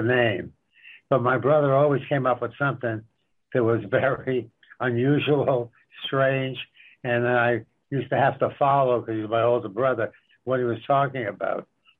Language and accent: English; Montreal, Quebec, Canada; born there; because when we came from Europe, I was born in Montreal.